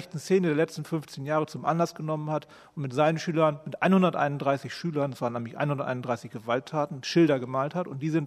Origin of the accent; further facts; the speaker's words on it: Lower Saxony, Germany; Ich bin aus dem Landkreis Verden